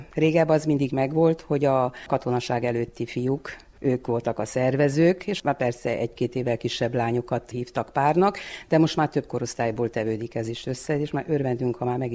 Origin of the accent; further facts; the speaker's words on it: Nyárádmagyarós, Mureș County, Romania; Sose vágytam elmenni innen. Itt születtem én Nyárád Magyaroson, itt jártam 8. osztályig, utána középiskolába, Nyáradszeredába.